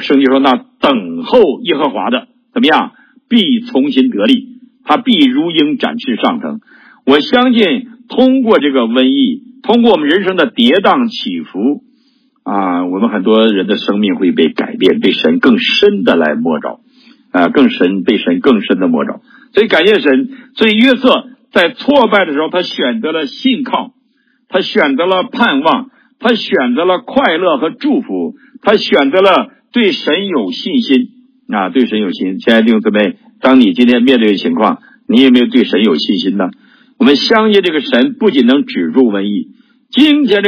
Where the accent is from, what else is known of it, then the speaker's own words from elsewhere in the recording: China; 我们都为我们中国自豪，说你看我们中国人啊